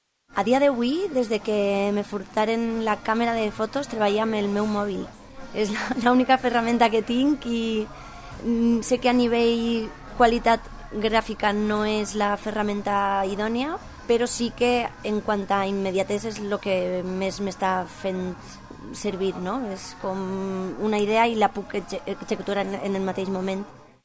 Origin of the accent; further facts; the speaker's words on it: Valencian Community, Spain; first language Valencian; Normalment els primers textos es escric en valencià, perquè diguem que és la meva llengua materna i és també la llengua que té més arrel per a mi emocional